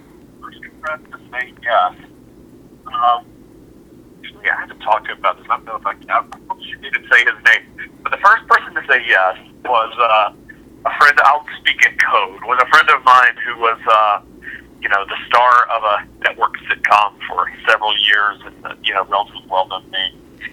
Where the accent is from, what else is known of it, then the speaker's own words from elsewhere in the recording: Macon, Georgia, United States; she and I grew up together in Macon, Georgia.